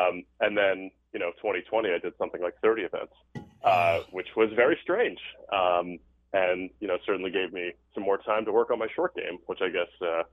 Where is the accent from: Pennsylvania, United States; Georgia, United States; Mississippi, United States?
Pennsylvania, United States; Philadelphia; now in Altoona, United States; Well, I'm from Philadelphia, so, you know, working in Trenton actually was sort of a nice situation, about a 40-minute drive.